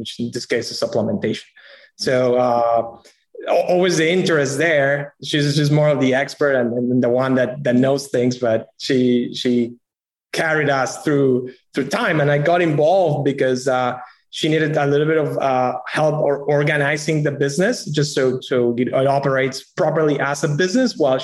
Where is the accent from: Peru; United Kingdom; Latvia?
Peru; now in United States; I'm originally from Peru, had the fortunate circumstance that and the opportunity to actually work in the United States for my entire professional career.